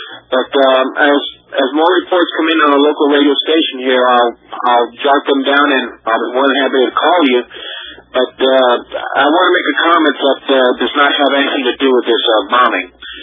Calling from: Miami, Florida, United States; I'm calling from Miami, Florida, and I did hear a local broadcast down here

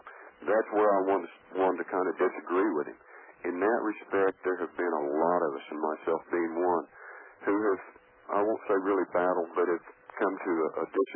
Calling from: Oklahoma, United States; I'm calling you from Oklahoma.

